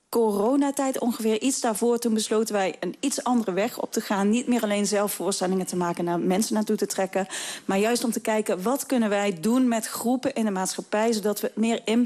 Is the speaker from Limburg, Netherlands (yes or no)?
yes; Grubbenvorst, Limburg, Netherlands; also born or lived in Tegelen; Wij zijn opgegroeid in Grubbevorst. We zijn wel allebei in Tegelen geboren in het ziekenhuis.